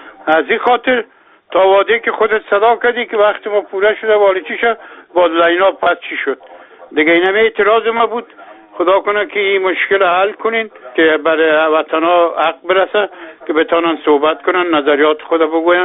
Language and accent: Persian; Afghanistan; من یک افغان هستم.